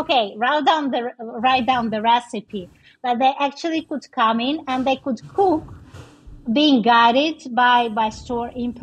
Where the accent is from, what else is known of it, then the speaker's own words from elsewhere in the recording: Russia; born there; English is a second language; And because I was born in Russia, that was my second return to this country.